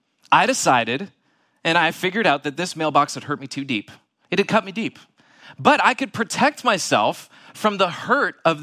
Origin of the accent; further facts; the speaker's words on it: San Diego, California, United States; I just wanna say I'm from San Diego. And the Chargers left us a long time ago when it comes to football